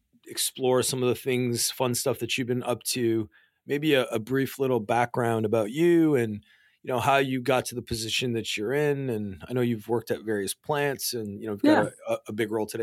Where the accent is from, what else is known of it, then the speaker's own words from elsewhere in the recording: Canada; now in Texas, United States; I'm Canadian